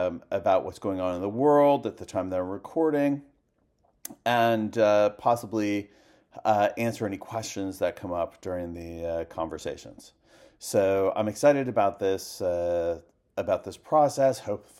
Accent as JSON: {"language": "English", "town": "San Francisco", "region": "California", "country": "United States", "moved": "yes", "lives_now": "Montreal, Canada", "said": "I'm based in Montreal, in Quebec, Canada. I'm originally from California, San Francisco, but I moved to Montreal about 20 years ago, and it feels like home."}